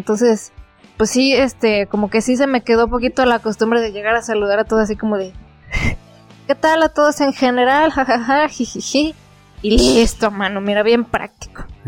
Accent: Mexico; pues es nomás así, así somos los mexicanos

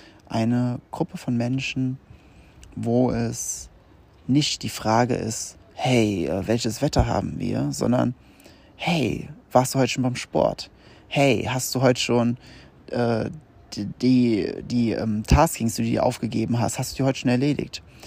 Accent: Rhineland-Palatinate, Germany; komme ich ja ursprünglich aus dem Westerwald, 800 irgendwas Einwohner. Du kennst jeden persönlich und den Hund und die Krankheitsgeschichte von jedem Hund.

